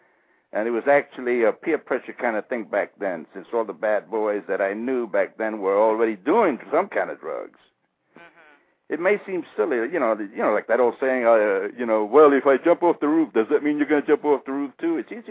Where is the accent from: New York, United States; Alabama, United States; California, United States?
New York, United States; New York City; one day while growing up in New York City, Spanish Harlem area of Manhattan